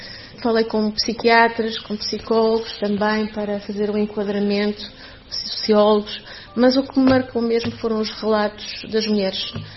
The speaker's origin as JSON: {"language": "Portuguese", "town": "Matosinhos", "region": "Norte", "country": "Portugal", "also_born_or_lived": "Lisbon", "said": "não sou de Ilhavo, sou de Matosinhos."}